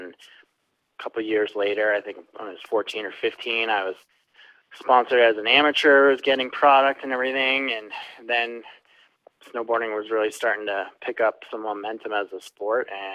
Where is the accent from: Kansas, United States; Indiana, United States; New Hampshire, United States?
New Hampshire, United States; Yeah, so I grew up in the White Mountains of New Hampshire, and I started snowboarding in 1987.